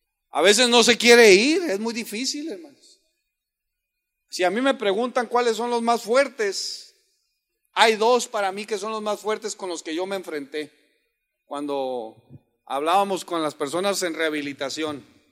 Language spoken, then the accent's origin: Spanish; Mexico; Desgraciadamente nosotros traemos un estigma como mexicanos que hay mucha pereza en México.